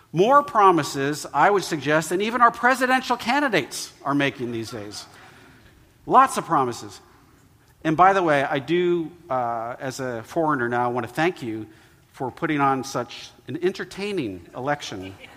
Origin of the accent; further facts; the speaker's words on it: Vermont, United States; And so when I was growing up in Vermont, when I was a young boy, probably about 6 years old